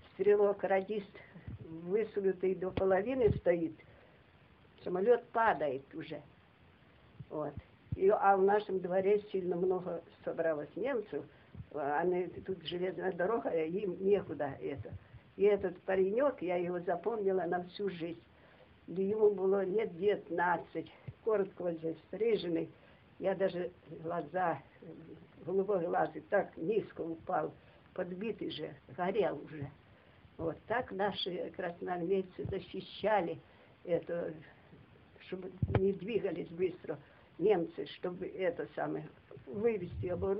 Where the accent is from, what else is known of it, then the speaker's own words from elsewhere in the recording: Chapaevka, Zaporizhzhia Oblast, Ukraine; В Запорожской области, в Пологовском районе, в селе Чапаевка.